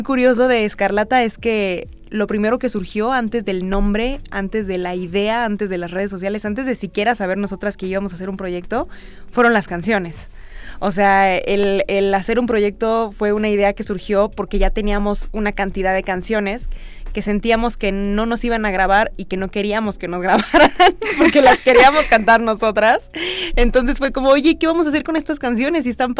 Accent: Chiapas, Mexico; moved away as an adult; now in Mexico City, Mexico; Y a los 18 me mudé aquí a la Ciudad de México, porque yo nací aquí, pero crecí en Chiapas, y me mudé aquí a estudiar la licenciatura en composición de música popular

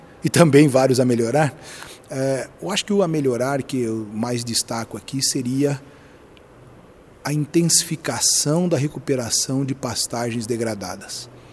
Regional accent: Brazil; isso é um orgulho falar como brasileiro

